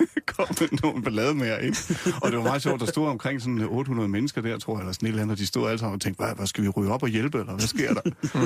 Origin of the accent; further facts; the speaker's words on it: Nysted, Zealand, Denmark; also born or lived in Rødovre; now in Gævninge, Denmark; jeg er halvt dansk, halvt norsk. Min far er nordmand, min mor er dansk. Hvad hedder det? Jeg er opvokset nede på Lolland, i Nysted. Født i Rødovre, oprindeligt, og bor nu i Gævninge mellem Roskilde og Holbæk.